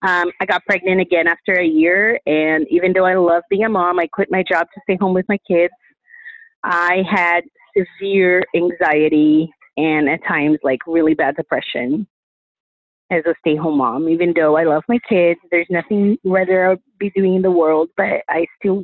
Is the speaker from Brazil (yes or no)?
yes; Brazil; born there; English is a second language; moved away as an adult; I am almost 40. I'm going to be 40 in July. I was born in Brazil, moved here when I was 20